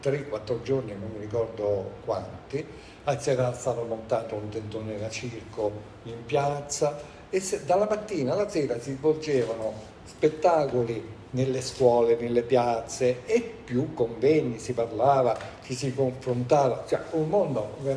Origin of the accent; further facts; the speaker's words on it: Rome, Lazio, Italy; Io sono romano.